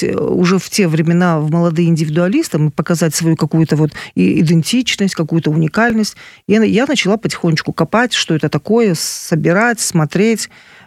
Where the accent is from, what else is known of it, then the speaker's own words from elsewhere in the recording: Kyrgyzstan; а почему киргизка, да я же киргизка, я начала копать.